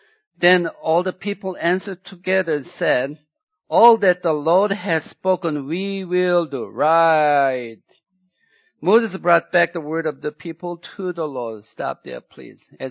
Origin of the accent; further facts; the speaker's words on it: Sweden; English is a second language; He could bring them out from my hometown, Sweden.